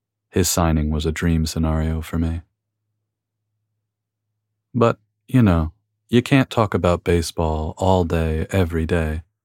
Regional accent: San Diego, California, United States; We grew up in San Diego together. We've been close for more than 20 years.

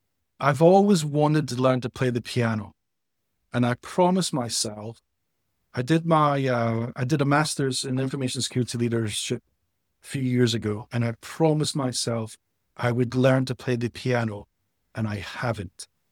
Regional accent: Edinburgh, Scotland, United Kingdom; I'm from Scotland. I'm from Edinburgh.

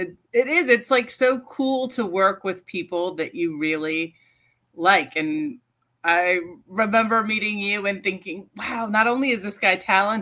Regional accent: North Carolina, United States; now in New York, United States; Well, I am from North Carolina. I moved to New York. I moved here with a journalism degree

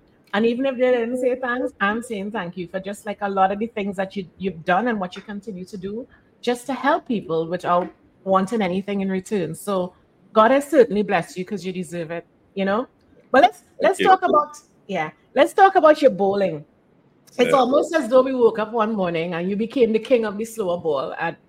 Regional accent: Jamaica; now in Trinidad and Tobago; Ricardo and I came to Trinidad from Jamaica, opened a store.

